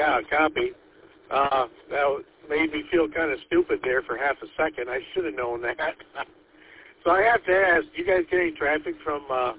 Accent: Portland, Michigan, United States; little town of Portland, so it makes it a whole lot easier for me to break into this system here in my hometown.

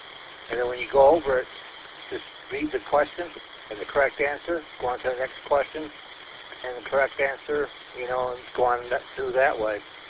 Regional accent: Michigan, United States; I'm originally from Oscoda County, and I moved down here last October.

